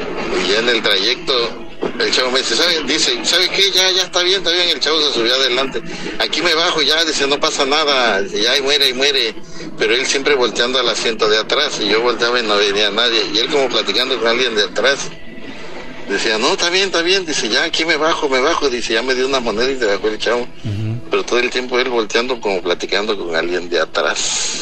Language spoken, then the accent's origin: Spanish; Coatzacoalcos, Veracruz, Mexico; Yo soy de acá de Coatzacoalcos.